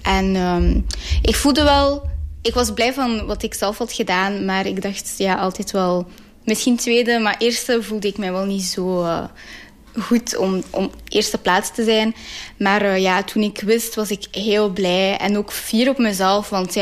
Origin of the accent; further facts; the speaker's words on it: Sicily, Italy; now in Geraardsbergen, Belgium; ik ben Italiaans van Sicilië. En ik woon hier in Geraasbergen met mijn oudere zus en mijn oudere broer.